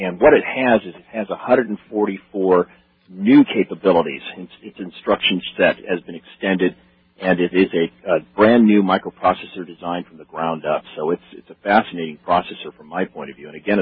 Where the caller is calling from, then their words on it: Portland, Oregon, United States; Here, I'm calling you from Portland, Oregon, or just